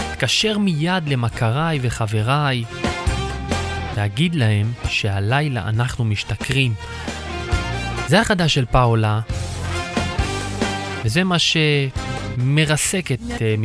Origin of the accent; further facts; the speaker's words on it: Kiryat Ata, Haifa District, Israel; אין, עיר הולדתי שומרת לי אמונים, גם אני לה, האמת.